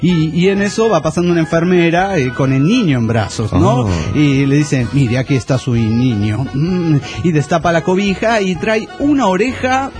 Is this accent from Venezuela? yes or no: no; Matehuala, San Luis Potosí, Mexico; de Matehuala, San Luis Potosí, México.